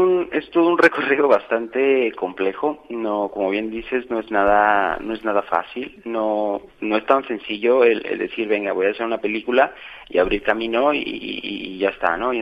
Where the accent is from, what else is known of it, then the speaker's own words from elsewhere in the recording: Mexico; Desde mi punto de vista mexicano, que soy, no lo puedo negar, ¿no? Yo soy mexicano y seré mexicano hasta que me muera.